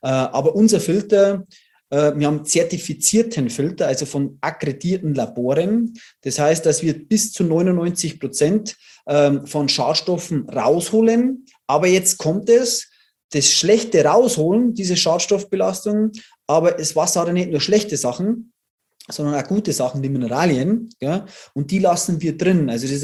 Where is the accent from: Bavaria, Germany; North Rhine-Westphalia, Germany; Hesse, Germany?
Bavaria, Germany; ich komme aus Bayern